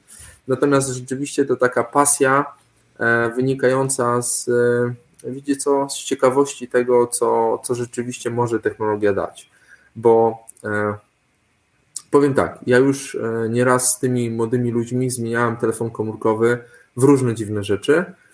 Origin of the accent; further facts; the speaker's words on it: Podlaskie Voivodeship, Poland; ja pochodzę z Suwalszczyzny